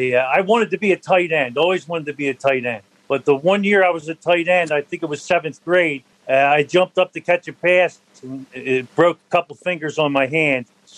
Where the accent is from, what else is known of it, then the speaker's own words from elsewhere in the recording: Deptford, New Jersey, United States; Yes, I grew up in Deptford.